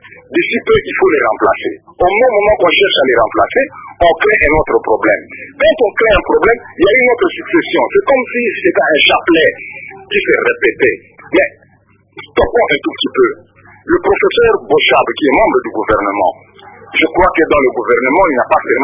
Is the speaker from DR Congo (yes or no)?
yes; DR Congo; je suis congolais, je suis zaïrois, je suis Toro-Zindika, je suis Nisonga.